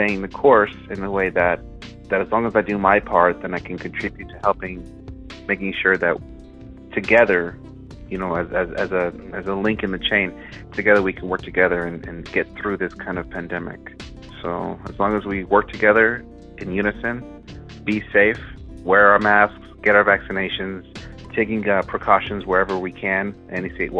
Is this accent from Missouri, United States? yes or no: no; Palmetto Bay, Florida, United States; I'm from Palmetto Bay, Florida.